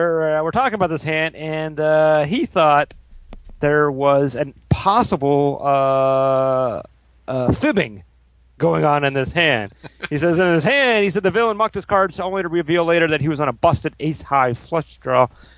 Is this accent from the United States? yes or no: yes; Midwest, United States; I know, I mean, again, I'm a Midwesterner, so I get this.